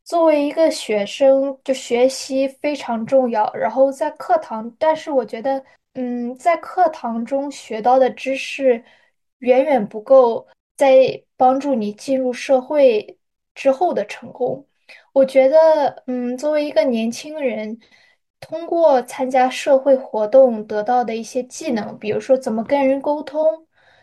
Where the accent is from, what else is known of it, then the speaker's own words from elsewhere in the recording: Qingdao, Shandong, China; 我小时候在中国长大的时候，我是青岛人，然后，以前就是经常会去我爷爷在农村的一个农田里